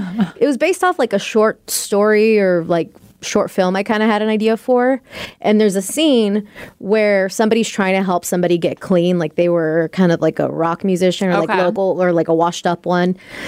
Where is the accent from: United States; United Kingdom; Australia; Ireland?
Ireland; Growing up in Ireland, the church is always there.